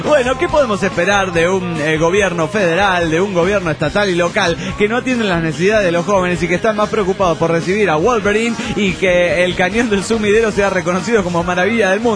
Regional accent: Mexicali, Baja California, Mexico; de Mexicali.

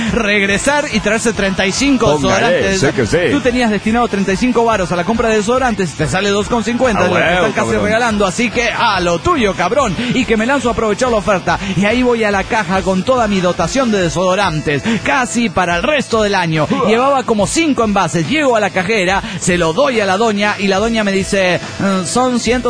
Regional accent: León, Guanajuato, Mexico; de León, Guanajuato.

